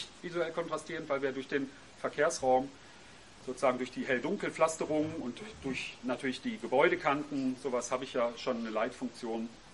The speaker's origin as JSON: {"language": "German", "town": "Cologne", "region": "North Rhine-Westphalia", "country": "Germany", "said": "Ich bin aus Köln, da ist man ein bisschen anderes gewohnt."}